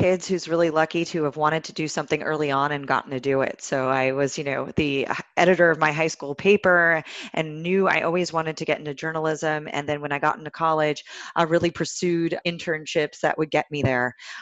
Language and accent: English; California, United States; I'm from Silicon Valley originally.